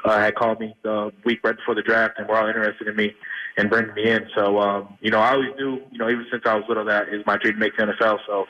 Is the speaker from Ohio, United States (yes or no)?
no; Tampa, Florida, United States; No, I'm from Tampa, Florida.